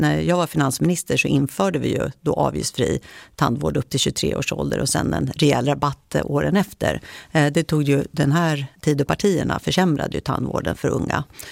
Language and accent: Swedish; Uppsala, Uppsala County, Sweden; annan favorit som kommer från min hemstad … Okay. Låten … om att växa upp i Uppsala.